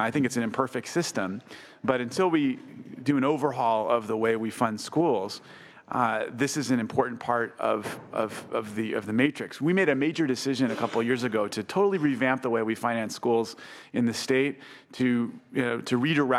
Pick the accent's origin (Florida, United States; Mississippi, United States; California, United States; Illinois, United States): California, United States; Santa Monica; I came to the Senate as a former member of the school board in my hometown in Santa Monica and Malibu.